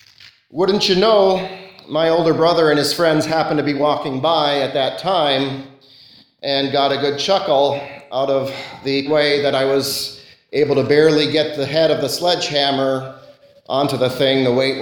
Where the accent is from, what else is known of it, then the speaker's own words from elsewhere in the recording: California, United States; When I was growing up in California, there was an amusement park, a Six Flags park, called Magic Mountain.